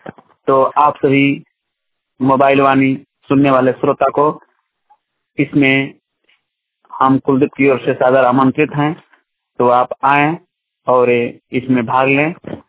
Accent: Lohariyada, Jharkhand, India; ग्राम लोहरियाड़ा, post हरेरपुर, थाना भवनाथपुर, जिला गढ़वा का निवासी हूँ।

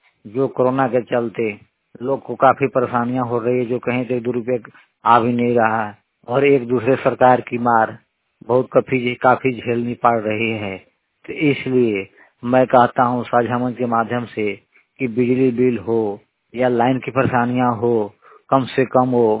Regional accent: Tubra, Jharkhand, India; मैं झारखंड के पलामू डिस्ट्रिक्ट टूबरा गांव से हूँ।

